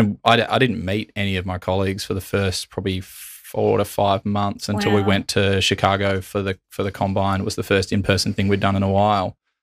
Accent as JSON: {"language": "English", "town": "Adelaide", "region": "South Australia", "country": "Australia", "tie": "born or raised there", "said": "I grew up in Adelaide."}